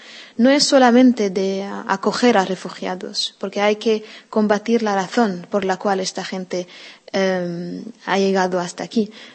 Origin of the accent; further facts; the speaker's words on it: Syria; Pero también entiendo que puede ser, siendo ser humano, siendo Siria, que es un tiempo que vamos a vivir.